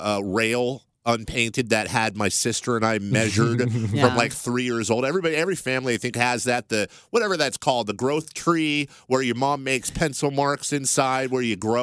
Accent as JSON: {"language": "English", "town": "Carmichael", "region": "California", "country": "United States", "tie": "born or raised there", "said": "I grew up in Carmichael and lived in the same house for 16 years with my parents."}